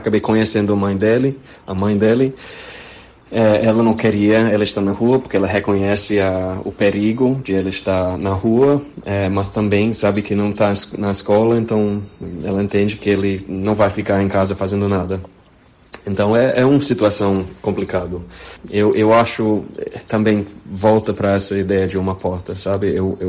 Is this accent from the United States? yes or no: yes; United States; Portuguese is a second language; eu sou americano, reconheço o privilégio meu, sou desse fato, mas eu não vim de uma família com dinheiro. Meu pai era policial, minha mãe não trabalhava, era dona de casa